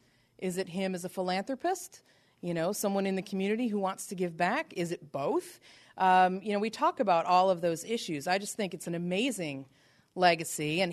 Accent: Michigan, United States; And, you know, it's interesting. I'm from Southeast Michigan.

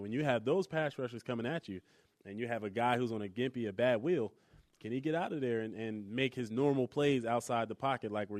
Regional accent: New York, United States; I grew up in New York, but there's a lot of Cowboys fans.

